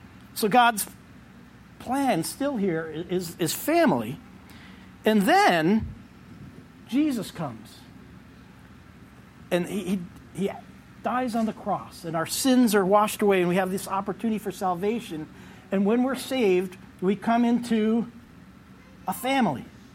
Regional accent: Vermont, United States; I come from Vermont

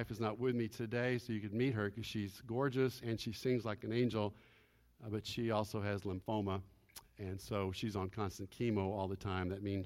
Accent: Lake Charles, Louisiana, United States; all the horrible hurricanes that have been hitting my hometown of Lake Charles, where I did my undergrad work in music

